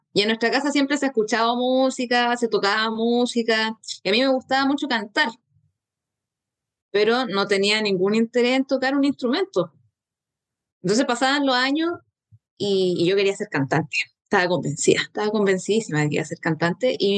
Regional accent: Chillán, Ñuble, Chile; now in Valdivia, Chile; Estoy en Valdivia, estoy estudiando en Valdivia, pero yo no soy valdiviana, soy de Chillán.

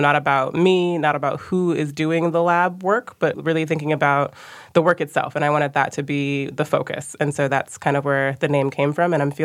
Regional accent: Midwest, United States; So I am from the Midwest in the United States. So think about areas around Michigan and Ohio, Illinois, and there's certainly a lot of wetlands in those areas.

